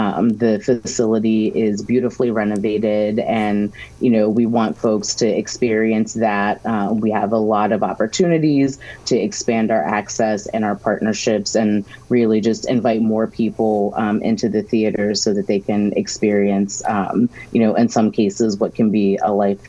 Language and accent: English; West Virginia, United States; moved away as an adult; now in Delaware, United States; I am not a native Delawarean. I am from West Virginia and came to Delaware for college a little over 20 years ago and have been here since.